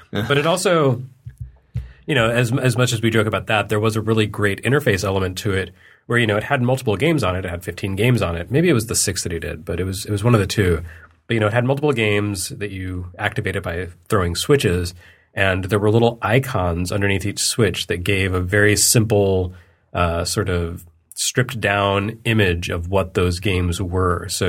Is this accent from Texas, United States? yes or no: yes; Texas, United States; You know, since I grew up in Texas, that game stuck around in arcades until the mid-80s